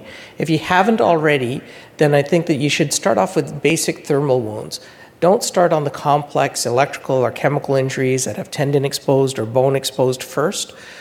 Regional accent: Canada; I'm a Canadian.

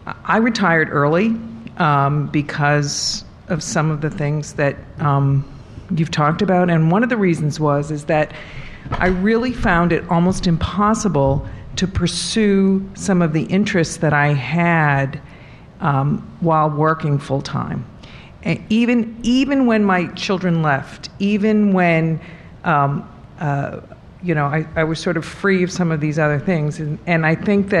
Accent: Philadelphia, Pennsylvania, United States; I'm from Philadelphia.

